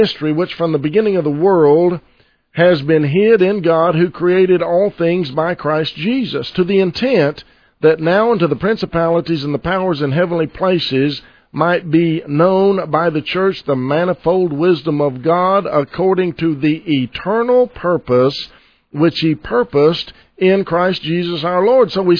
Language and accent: English; Stephenville, Texas, United States; from Stephenville, Texas.